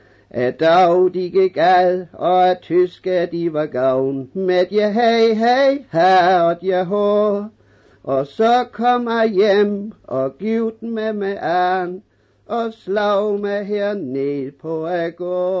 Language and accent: Danish; Tønder, Region of Southern Denmark, Denmark; born there; I Tønder Landssavn.